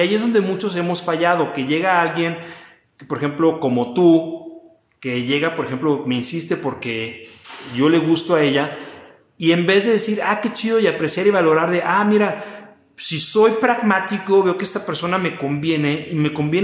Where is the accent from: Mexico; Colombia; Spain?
Mexico; Guadalajara, Jalisco; estoy en Guadalajara, que es mi ciudad natal, y aquí está mi familia